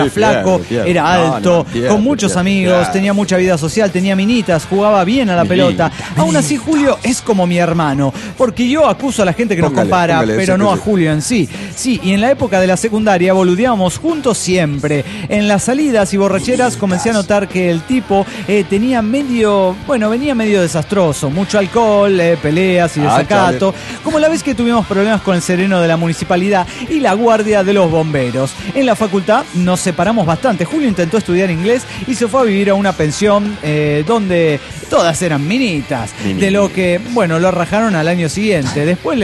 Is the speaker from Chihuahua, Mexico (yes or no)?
yes; Chihuahua, Mexico; de Chihuahua, México.